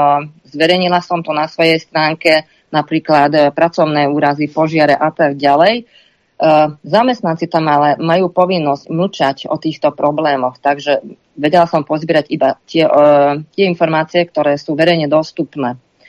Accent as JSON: {"language": "Slovak", "town": "Šurany", "region": "Nitra Region", "country": "Slovakia", "said": "V Debrecine to bolo tak, ako u nás v Šuranoch"}